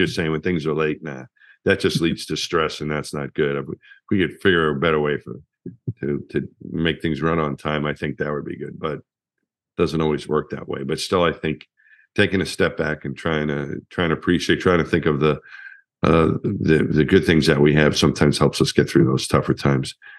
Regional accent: Franklin Square, New York, United States; when I was a kid, I was from my hometown in Long Island. Franklin Square was the name of the town, and that was my whole world.

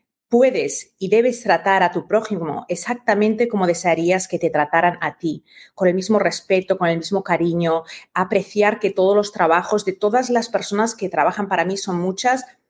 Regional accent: Spain; moved away; cuando yo me fui de España, era una situación en la que realmente yo no podía expresarlo, y la única manera de evadirlo realmente era yéndome lo más lejos posible de mi país.

